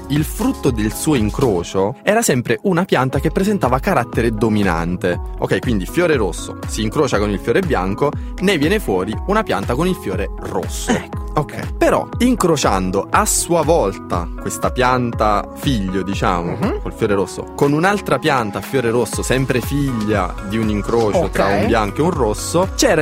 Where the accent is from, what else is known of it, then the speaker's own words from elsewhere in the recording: Molise, Italy; poi tipo io che ho gli occhi azzurri, sono mancino, sono del Molise.